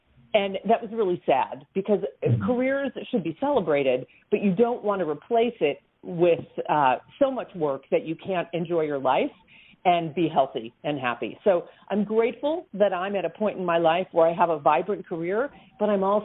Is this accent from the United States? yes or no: yes; New Jersey, United States; also born or lived in New York City; I live in Indiana. But I grew up, I was born in New York City and was raised in New Jersey and had a wonderful life there as a kid growing up.